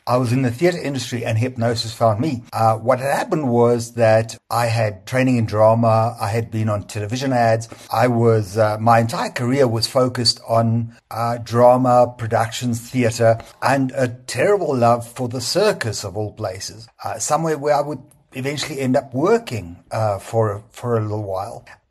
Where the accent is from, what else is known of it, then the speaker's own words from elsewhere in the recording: South Africa; I am actually Afrikaans, so many people think I'm English. I'm not. I'm Afrikaans.